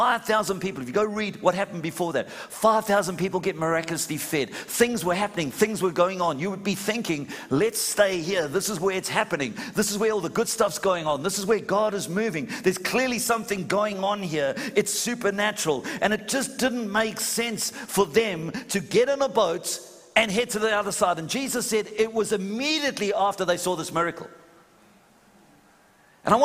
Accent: South Africa; also born or lived in England; now in Australia; I'm Aussie all the way. Yeah. I'm a bit of a mongrel because I was born in England, raised in South Africa, and now I'm Australian.

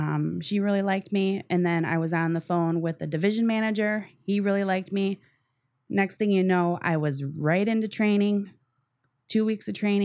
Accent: North Branch, Michigan, United States; I was from North Branch, Clifford area. We went shopping in Lapeer.

